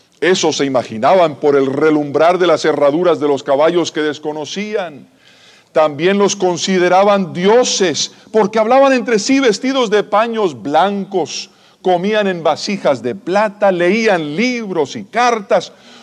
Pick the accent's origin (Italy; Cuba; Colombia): Cuba; born there; Yo pienso que muchos de ustedes también, así como yo, habiendo nacido en Cuba